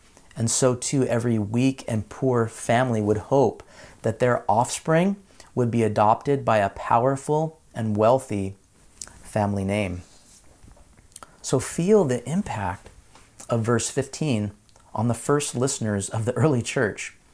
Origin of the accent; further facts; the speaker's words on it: Santa Barbara, California, United States; Now, I was raised in Santa Barbara by an agnostic Jewish father and an atheist mother without any religious creed or affiliation.